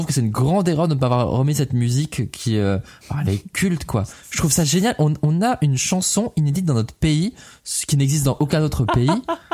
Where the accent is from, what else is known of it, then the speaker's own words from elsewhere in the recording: North, France; accent: Northern French; même si des fois j'entends mon accent du Nord.